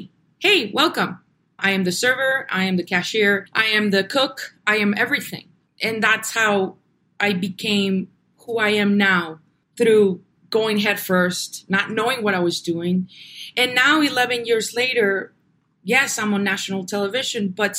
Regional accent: Navojoa, Sonora, Mexico; now in Tucson, United States; I was born here in Tucson, and we grew up in Navojoa, Sonora. It's the last city of the state of Sonora.

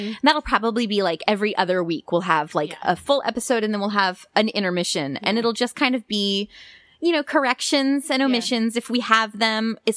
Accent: New York City, New York, United States; it's hard as a New Yorker.

